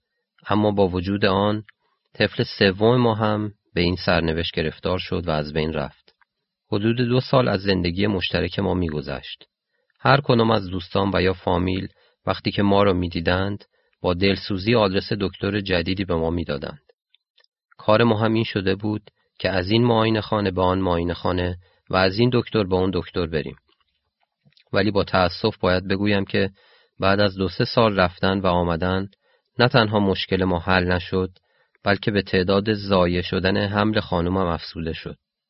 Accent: Iran; و از ایران هستم.

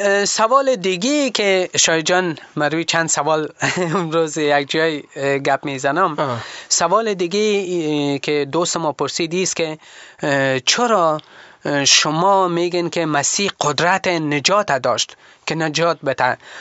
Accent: Kabul, Afghanistan; من مربوط به کابل هستم، من بچه کابل هستم.

